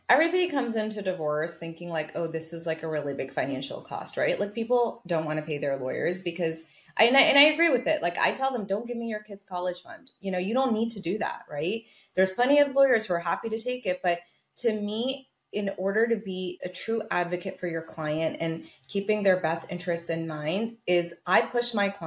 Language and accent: English; New York, United States; now in Texas, United States; I'm from New York. I always start with that. I moved to Texas 3 years ago.